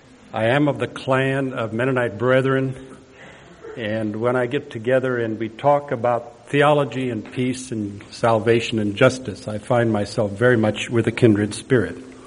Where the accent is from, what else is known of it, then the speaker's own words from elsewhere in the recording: India; now in United States; it's MK, Missionary Kid, which is cultural schizophrenia. Born and raised in India, came to the United States and was told that it was home, but for me it was a foreign country. And so now I'm not sure where I live, somewhere in the air